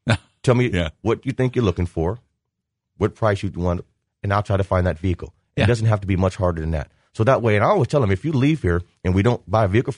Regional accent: Galesburg, Illinois, United States; But, I was born and raised here in Galesburg, Illinois. Junior high, high school, college.

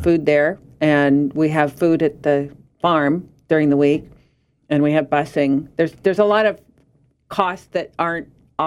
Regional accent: Delavan, Illinois, United States; now in Galesburg, United States; I am originally from Delavan, Illinois, which is a small town south 70 miles south of here.

